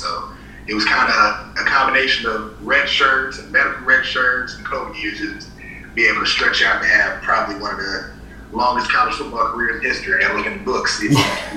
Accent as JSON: {"language": "English", "town": "Chicago", "region": "Illinois", "country": "United States", "said": "like mentioned, and I'm from Chicago, Illinois."}